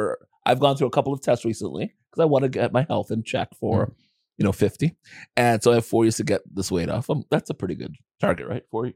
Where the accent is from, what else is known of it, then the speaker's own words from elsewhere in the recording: Jamaica; I'm Jamaican, and I don't carry stress.